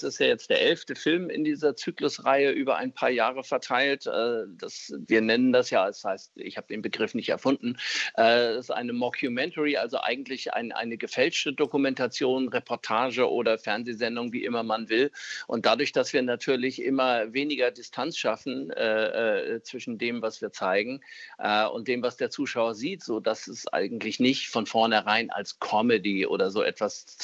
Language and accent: German; Hamburg, Germany; also born or lived in Offenbach am Main; Ich bin ja in Offenbach am Main geboren, zugegebenermaßen seit meinem dritten Lebensjahr hier in Hamburg und ein echter Hamburger Jung, eigentlich ein Zugereister. Aber meine Mutter und deren Eltern, das waren alles Hessen, alles Offenbacher.